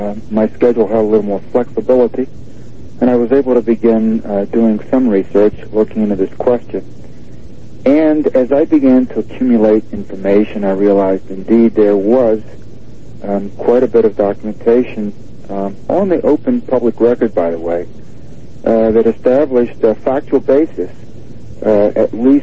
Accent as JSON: {"language": "English", "region": "the South", "country": "United States", "tie": "born or raised there", "said": "I was born and reared in the South and spent most of my life there."}